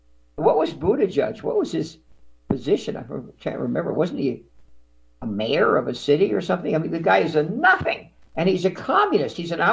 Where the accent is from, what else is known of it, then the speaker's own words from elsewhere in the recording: New York City, New York, United States; born there; I'm 73. I think he's 75. I was born in 48. He was born in 46. I was born in Manhattan.